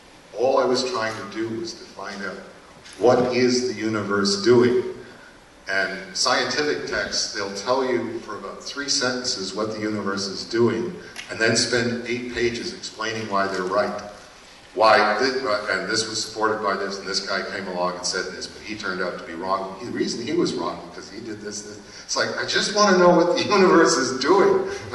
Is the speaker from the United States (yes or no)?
no; Canada; to use a hockey analogy as a Canadian, we're in the last minute of the third period.